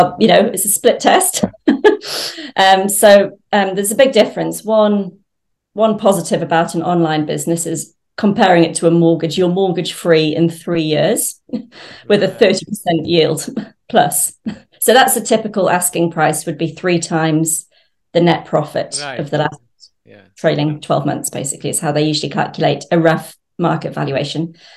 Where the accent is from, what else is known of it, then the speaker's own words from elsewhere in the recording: England, United Kingdom; now in New Zealand; I am English, so I know people in London, still trying to buy, my sister's in London trying to buy a house.